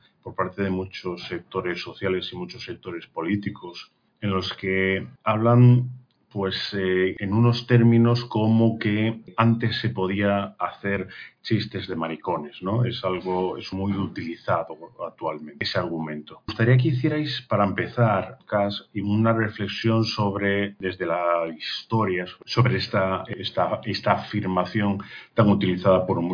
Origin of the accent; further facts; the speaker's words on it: Galicia, Spain; Yo soy gallego, lo tengo que reivindicar